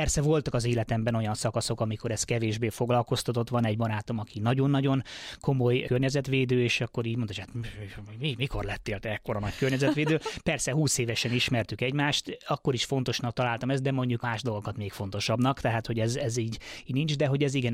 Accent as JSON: {"language": "Hungarian", "region": "England", "country": "United Kingdom", "said": "én félig angol vagyok, ugye anyanyelvi szinten beszélek angolul"}